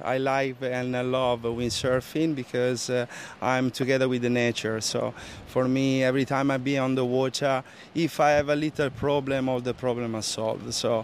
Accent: Rome, Lazio, Italy; English is a second language; now in Fuerteventura, Spain; I'm coming from Italy, from Rome exactly. I'm living in Fuerteventura, Canary Islands, since 2007. So already start to be quite a long time, 18 years.

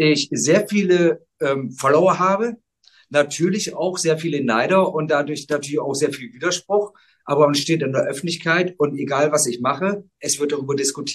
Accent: Bremen, Germany; Ich bin aufgewachsen in Bremen und habe schon als Kind auf dem Bauernhof meiner Großeltern das Schlachten gelernt.

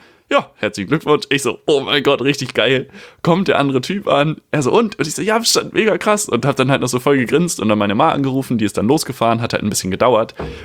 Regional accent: Schleswig-Holstein, Germany; weil ich komme ja aus dem Schleswig-Holstein, dem ländlichen Schleswig-Holstein. Das heißt, die größte Stadt, durch die ich gefahren bin in der Fahrprüfung, hat 30.000 Einwohner.

